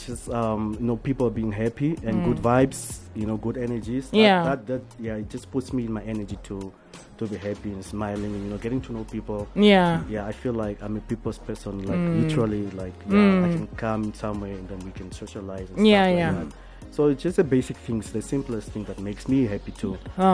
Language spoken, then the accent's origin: English; Windhoek, Khomas, Namibia; I grew up in Windhoek. I grew up in Windhoek.